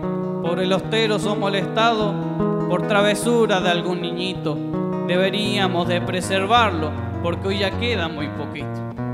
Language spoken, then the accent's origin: Spanish; Chile; Y como somos chilenos, tenemos que darnos cuenta que es una nación a la que se le está golpeando mucho.